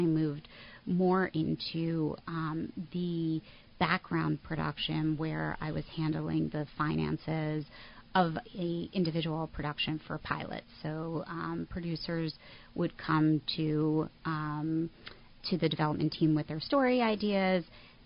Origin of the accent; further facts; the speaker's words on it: Northeast, United States; stuff I had never been exposed to growing up in the Northeast.